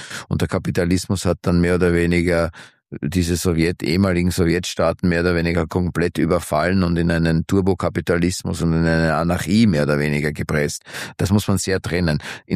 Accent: Austria

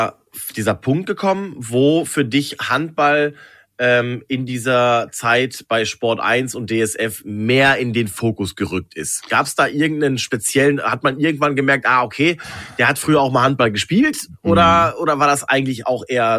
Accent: North Rhine-Westphalia, Germany; Ich bin im Ruhrgebiet aufgewachsen

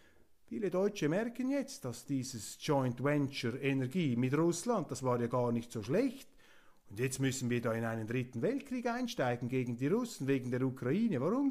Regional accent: Switzerland; aber ich als Schweizer Demokrat sage dann, ja, wer hat denn diese Regierung gewählt?

